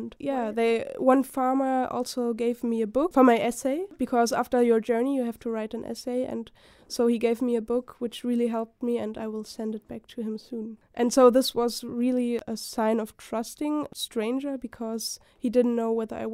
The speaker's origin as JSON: {"language": "English", "region": "Berlin", "country": "Germany", "second_language": "English", "said": "well, I'm from Berlin, so I didn't really know the mountains"}